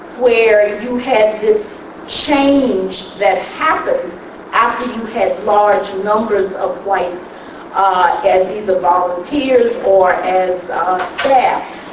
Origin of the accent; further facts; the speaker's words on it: Memphis, Tennessee, United States; I mean, I'm from Memphis, Tennessee, and as we used to say, the main street of the Mississippi Delta began, I mean, the Mississippi Delta began on the main street of Memphis, Tennessee.